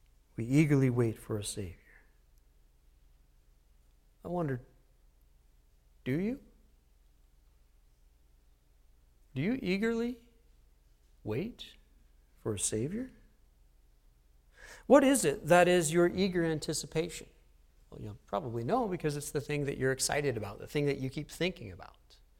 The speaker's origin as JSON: {"language": "English", "country": "United States", "said": "As American citizens, we have the privilege of enjoying, I think, many of these things that people around the world don't enjoy at all."}